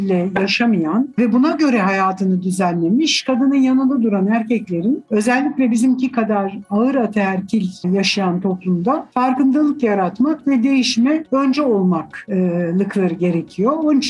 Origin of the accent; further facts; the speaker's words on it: Istanbul, Turkey; born there; Ben İstanbul doğumluyum.